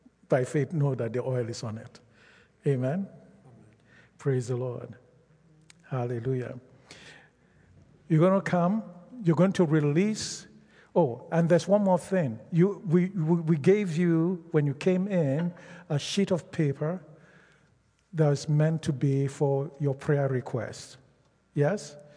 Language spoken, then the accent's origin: English; Nigeria; The first is the independence of Nigeria. And I am from Nigeria.